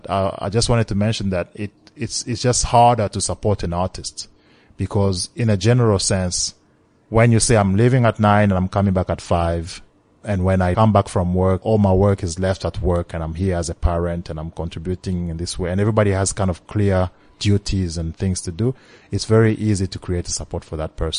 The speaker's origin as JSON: {"language": "English", "country": "DR Congo", "tie": "born or raised there", "second_language": "English", "said": "But maybe it's my refugee background, growing up in Congo, all of that."}